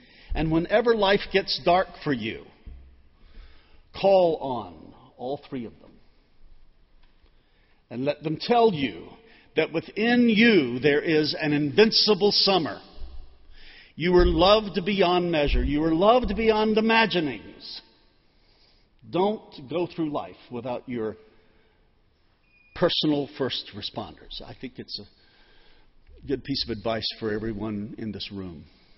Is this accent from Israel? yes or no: no; Pasadena, California, United States; I read from my hometown newspaper, just a little town, Pasadena, of 187,000 people